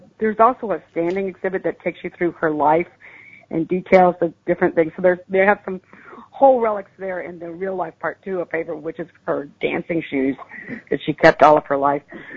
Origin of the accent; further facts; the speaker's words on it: Texas, United States; I didn't know her myself. I grew up in Texas, and I you know, that's a Maryland saint.